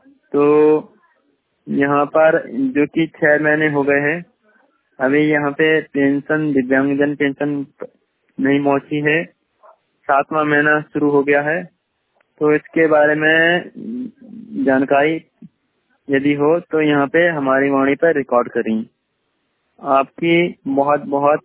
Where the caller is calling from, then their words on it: Rudrapur, Uttarakhand, India; तो ये हमारा जिला कार्यालय रुद्रपुर